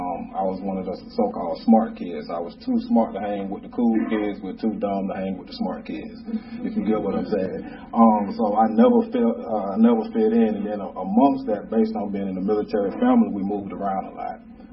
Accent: Scottdale, Georgia, United States; I was born right here in Atlanta, Georgia, at Greater Memorial Hospital, and I grew up actually like 15 minutes away from here, a little city called Scottsdale, Georgia.

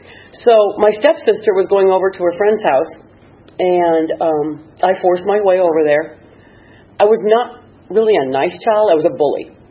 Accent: San Diego, California, United States; I grew up in San Diego in the 60s. It's exactly what you would think it was.

